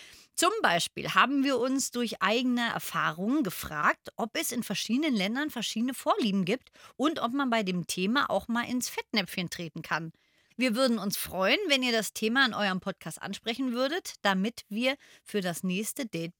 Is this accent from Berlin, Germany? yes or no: yes; Berlin, Germany; Ich bin ja in Berlin aufgewachsen.